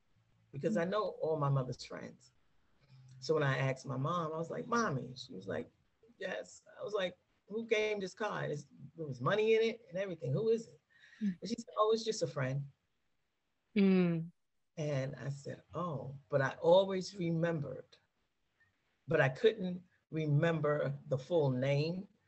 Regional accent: Manhattan, New York, United States; born there; because I was born in Manhattan, but my mom and her family lived in Brooklyn.

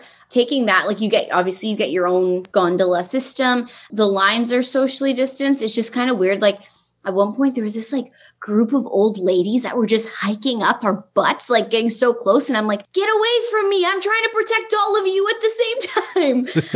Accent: Toronto, Ontario, Canada; I'm from Toronto, so like the Toronto airport versus like MCO and the Orlando airport was completely different.

